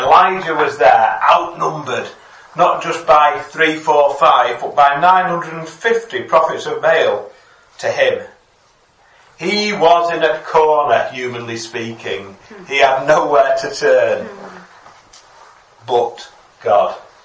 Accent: Stockport, North West England, United Kingdom; now in Chinley, United Kingdom; I'm from Stockport, and I now live in a place called Chinley, which is near Buxton

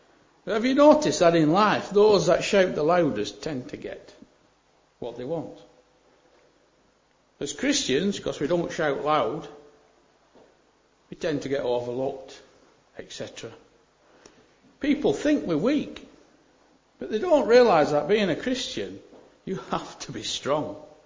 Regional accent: Burnley, North West England, United Kingdom; I come from Burnley, sometimes I pronounce things a bit funny, especially me H's.

